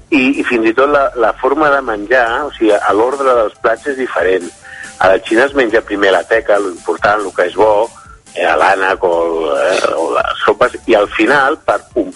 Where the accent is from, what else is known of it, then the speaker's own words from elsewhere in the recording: Mataró, Catalonia, Spain; ara estic a un altre lloc, però soc de Mataró.